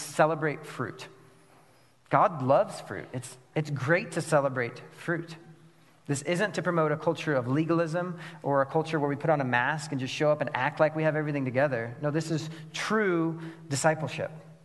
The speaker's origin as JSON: {"language": "English", "town": "Kansas City", "region": "Missouri", "country": "United States", "said": "We come from Kansas City."}